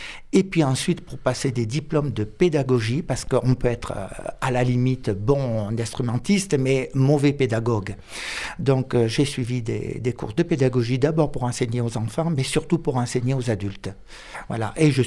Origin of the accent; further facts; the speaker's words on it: Occitanie, France; accent: Cévenol; vous devez le voir à mon accent, c'est l'accent typiquement cévenol, et de par ma mère, et puis espagnol de par mon père, mais ça fait plus de 45 ans que j'habite le Diwa